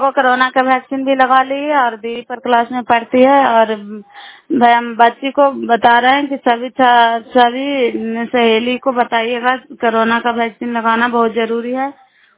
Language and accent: Hindi; Bihar, India; नालंदा जिला कराय ब्लॉक के निवासी हूँ।